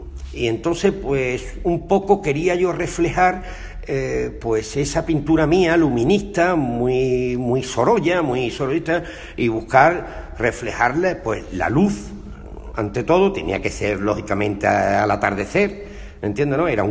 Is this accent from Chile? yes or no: no; Jerez de la Frontera, Andalusia, Spain; con la idea de lo que era mi tierra, Jerez de la Frontera